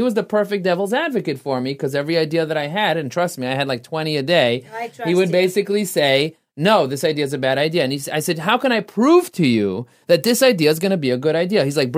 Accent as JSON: {"language": "English", "town": "Brooklyn", "region": "New York", "country": "United States", "said": "I'm talking to you because we're from Brooklyn."}